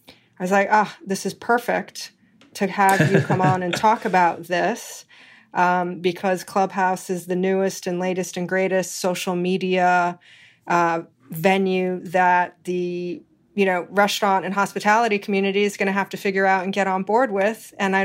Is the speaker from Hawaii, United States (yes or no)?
yes; Hawaii, United States; Asian American and Asian restaurants and culture and community have been a part of my life since I was a kid growing up in Hawaii.